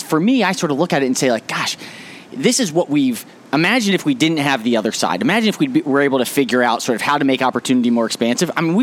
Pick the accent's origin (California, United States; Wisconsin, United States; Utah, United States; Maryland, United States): Maryland, United States; Silver Spring; growing up in Silver Spring, I was very fortunate and felt very blessed